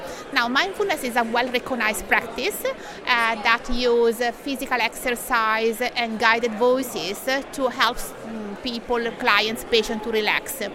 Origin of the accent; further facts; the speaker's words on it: Milan, Lombardy, Italy; English is a second language; I'm Italian from Milan, and I'm working here at St. Mary University.